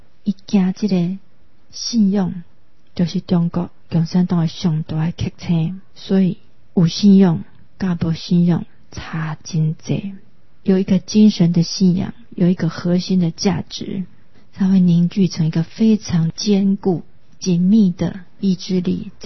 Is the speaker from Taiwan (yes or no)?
yes; Taiwan; 我们台湾人真的是很欠缺这样的气魄